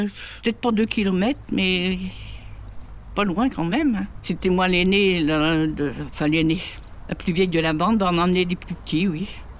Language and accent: French; Couéron, Pays de la Loire, France; J'avais 8 ans en 1942. Je suis née à Couéron, j'y suis toujours.